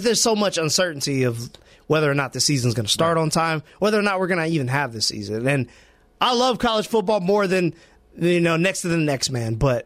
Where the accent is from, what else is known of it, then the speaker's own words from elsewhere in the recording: Tuscaloosa, Alabama, United States; I'm from Tuscaloosa. I live, you know, in Tuscaloosa. Went to high school and college there.